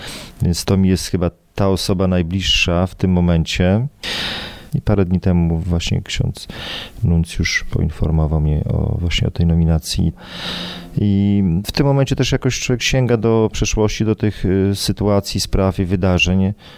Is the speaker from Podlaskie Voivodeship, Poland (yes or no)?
yes; Korycin, Podlaskie Voivodeship, Poland; pochodzę z Podlasia, właśnie mogę powiedzieć moje umiłowane Podlasie, tutaj między Białymstokiem a Augustowem, bardzo piękne tereny. Tam się urodziłem, w parafii Korycin. Tam się wychowałem